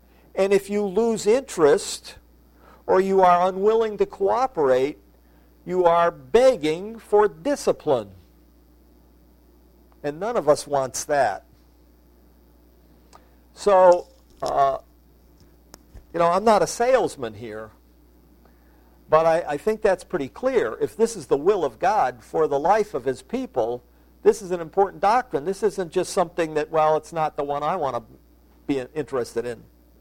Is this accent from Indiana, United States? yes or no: no; Waterbury, Connecticut, United States; I'm from Waterbury.